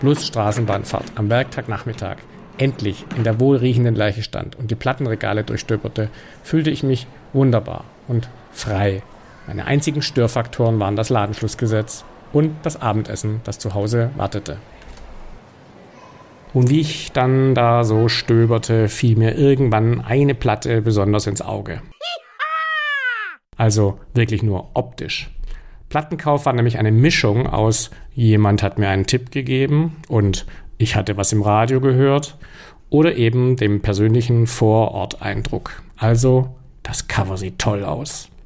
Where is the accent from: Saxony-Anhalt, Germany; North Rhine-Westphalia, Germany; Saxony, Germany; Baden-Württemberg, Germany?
Baden-Württemberg, Germany; Stuttgart; Die kaufte man in Stuttgart, wo ich aufgewachsen bin